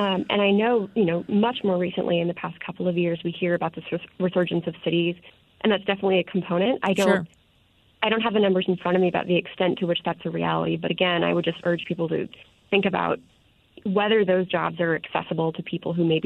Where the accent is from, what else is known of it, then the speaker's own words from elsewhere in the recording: Seattle, Washington, United States; I'm from Seattle, so the South King County suburbs immediately to the south of the city have done some pretty great work